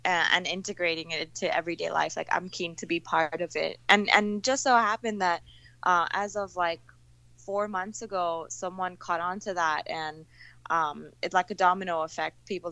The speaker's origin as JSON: {"language": "English", "country": "Cyprus", "tie": "born or raised there", "also_born_or_lived": "Hong Kong"}